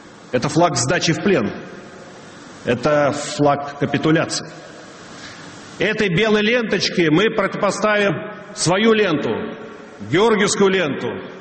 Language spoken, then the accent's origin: Russian; Moscow, Russia; born there; Я родился в Москве, и поколение моих родных и близких, они все были коренными москвичами.